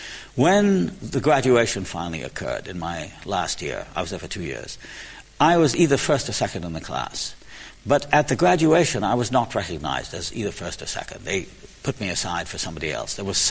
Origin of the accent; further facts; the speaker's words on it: Egypt; a personality in our lives in Egypt, quite by chance